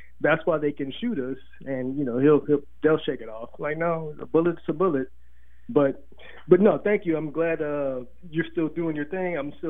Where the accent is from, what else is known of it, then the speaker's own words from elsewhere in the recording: Texas, United States; I grew up in Texas, where our mascot was the Rangers, and the opposing team was the Comanches.